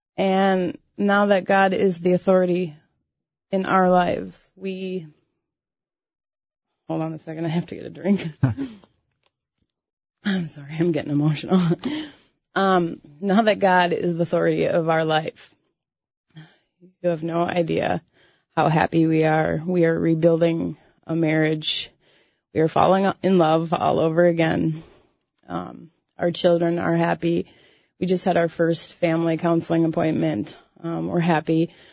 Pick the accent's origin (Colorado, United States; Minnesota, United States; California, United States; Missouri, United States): Minnesota, United States; I grew up in Minnesota here in a small town, out in the woods on a lake because I love the country. I'm 36.